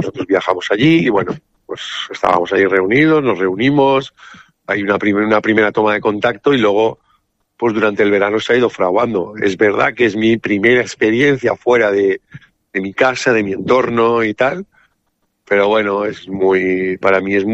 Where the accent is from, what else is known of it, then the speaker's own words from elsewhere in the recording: Calpe, Valencian Community, Spain; yo soy de Calpe